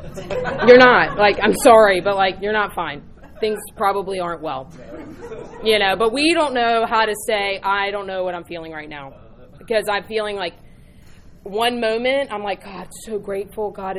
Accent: North Carolina, United States; I'm from North Carolina.

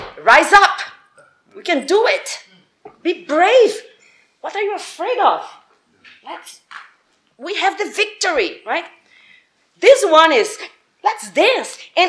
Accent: Brazil; Marcel and I come up from Brazil, but we are from different areas.

